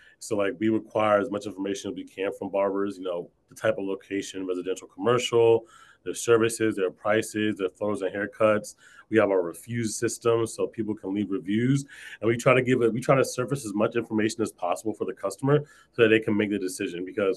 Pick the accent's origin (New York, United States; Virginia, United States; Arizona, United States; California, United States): Virginia, United States; also born or lived in Atlanta, Georgia; I mean, I grew up in Atlanta. Well, let me not say that. I was born in Atlanta. I moved up to like the DMV area when I was in like middle school. And so I've been here for like 20 years now. So like Georgia made, Virginia refined.